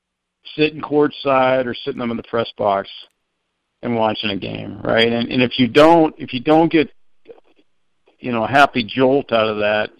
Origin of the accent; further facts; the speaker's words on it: Denver, Colorado, United States; I grew up in South Denver. I grew up a long walk from, from Pepsi Center.